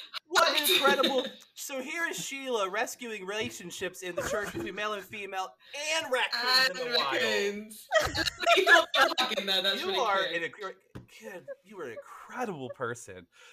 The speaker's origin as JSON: {"language": "English", "region": "the South", "country": "United States", "said": "I'm from the South in America."}